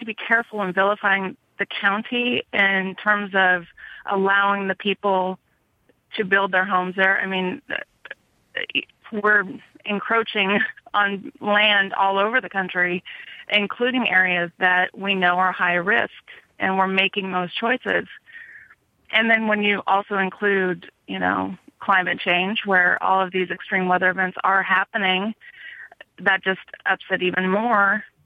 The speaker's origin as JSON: {"language": "English", "region": "Washington", "country": "United States", "tie": "born or raised there", "said": "I'm from Washington State, but from the east side, and it's very different. And actually, when I was growing up, wildfires and were the issue."}